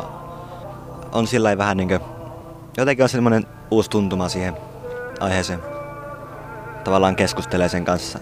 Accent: Ii, North Ostrobothnia, Finland; mä oon Iistä. Se on pieni paikka Oulusta, vähän matkaa pohjoiseen.

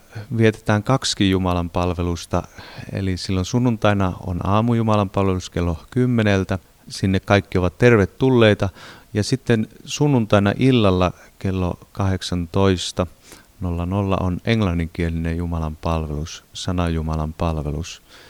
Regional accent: Ranua, Lapland, Finland; minä itse olen kotoisin tuosta Ranualta naapuripitäjästä.

